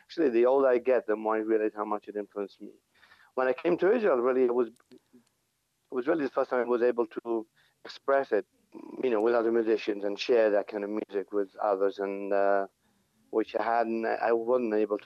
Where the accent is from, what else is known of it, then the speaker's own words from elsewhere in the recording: Gibraltar; Growing up in Gibraltar was really actually quite a unique experience. It's a very small, tight community.